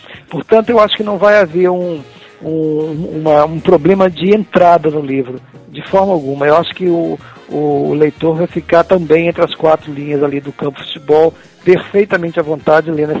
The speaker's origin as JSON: {"language": "Portuguese", "town": "Cataguases", "region": "Minas Gerais", "country": "Brazil", "tie": "born or raised there", "said": "eu fui até um médio lateral esquerdo na minha adolescência, lá na minha cidade em Cataguases."}